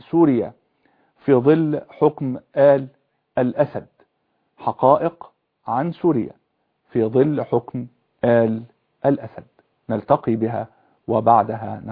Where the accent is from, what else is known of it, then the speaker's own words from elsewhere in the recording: Egypt; عندنا في مصر مثل يقول